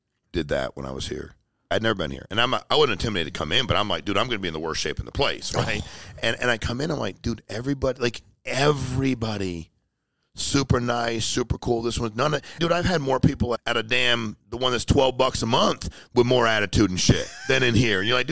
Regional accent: Connecticut, United States; I grew up in Connecticut. You put me back in Connecticut.

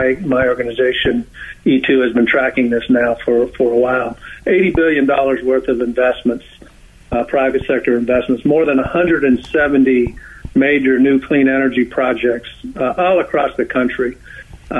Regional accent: North Carolina, United States; I mean, I grew up in North Carolina, which, by the way, has become one of the leading solar states in the country for a lot of interesting.

